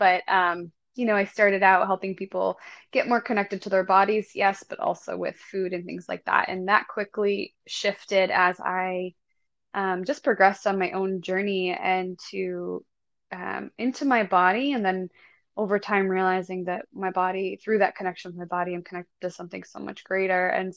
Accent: Buffalo, New York, United States; now in Redondo Beach, United States; I'm originally from Buffalo, New York, and I moved to, LA, and now I'm in Redondo Beach 6.5 years ago.

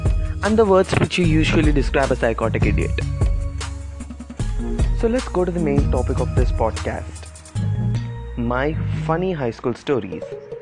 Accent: India; accent: Indian; So in case we are making fun of my Indian accent, which most of you guys did on YouTube, remember this. India is running the software of tomorrow on the hardware of yesterday.

